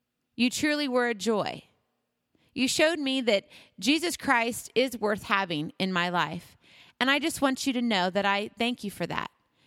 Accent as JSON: {"language": "English", "region": "Hawaii", "country": "United States", "tie": "born or raised there", "said": "So I'm from Hawaii. You all know that. And graduated from there. I was born in Hawaii and graduated from high school there. So that's my home."}